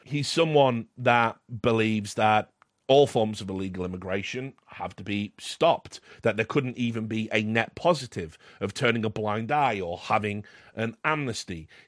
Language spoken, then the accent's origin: English; United Kingdom; speaking as a British guy that's followed it since the late 80s